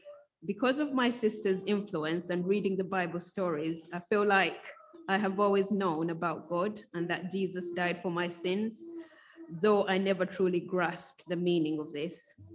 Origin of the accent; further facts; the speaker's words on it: Uganda; born there; But I was born in Uganda, which is in East Africa, one of many children in a very large polygamous family.